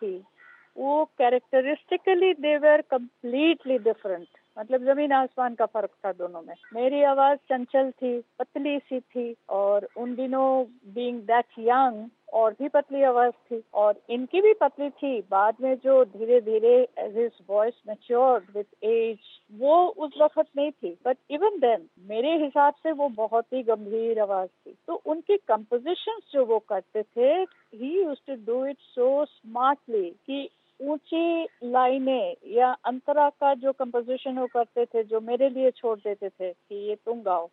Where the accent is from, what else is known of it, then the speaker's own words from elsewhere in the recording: West Bengal, India; I am from Bengal, मैं बंगाली हूँ, तो मुझे उर्दू के साथ कोई बिल्कुल कुछ भी नहीं था नाता।